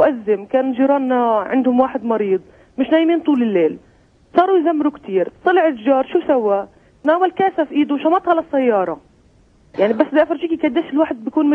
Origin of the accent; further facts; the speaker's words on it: Bethlehem, Palestine; أنا مواطنة من بيت لحم